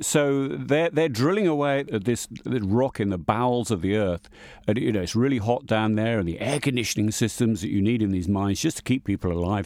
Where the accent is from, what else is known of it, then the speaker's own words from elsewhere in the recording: England, United Kingdom; I mean, I'm an Englishman. I eat in an Indian restaurant in England every Saturday night, pretty much.